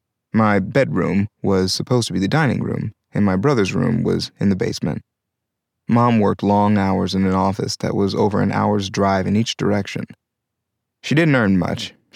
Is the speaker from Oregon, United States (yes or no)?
no; North Brunswick, New Jersey, United States; I was born on March 16, 1979, and raised in New Jersey. That's where my goalkeeping got started. I spent my childhood following my older brother, Chris, around Northwood Estates, our apartment complex in North Brunswick.